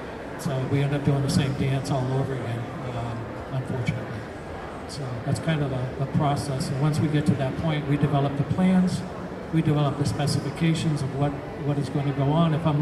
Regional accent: New England, United States; And I'm from New England, we're used to doing that.

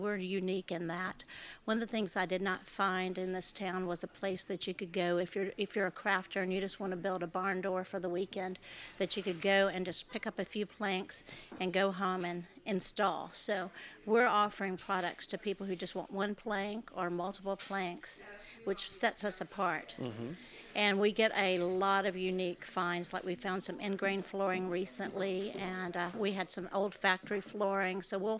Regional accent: Mississippi, United States; I grew up in Mississippi, and they owned sawmills

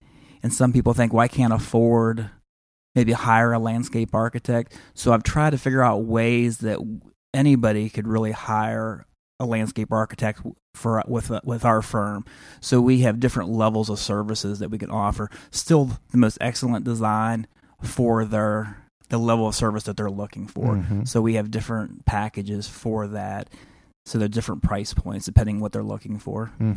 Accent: Ohio, United States; I grew up in Ohio, rural Ohio, and on 9 acres, playing in the creeks and fields, and just loving the outdoors.

